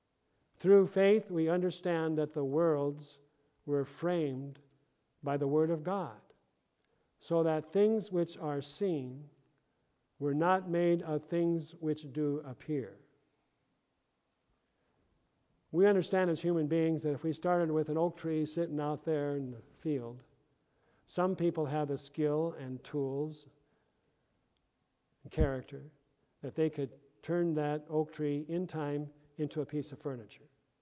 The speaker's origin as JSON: {"language": "English", "town": "Tyndall", "region": "South Dakota", "country": "United States", "tie": "born or raised there", "said": "You know, he used to play in this area. I grew up in Tyndall. There's Groveland Park Ballroom."}